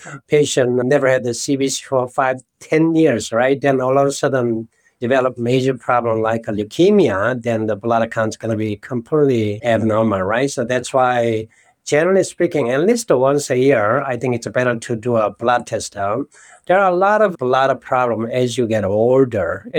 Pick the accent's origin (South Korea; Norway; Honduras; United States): South Korea; moved away; I grew up in South Korea, right?